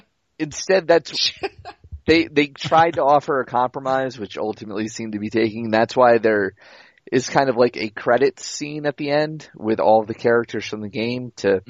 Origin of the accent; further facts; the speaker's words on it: New England, United States; Well, I am from New England.